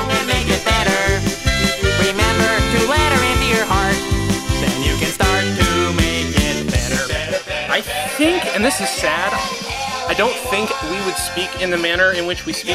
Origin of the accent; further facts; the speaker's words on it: Germany; My parents rented the videos because I grew up in Germany, so absolutely nothing was up to date.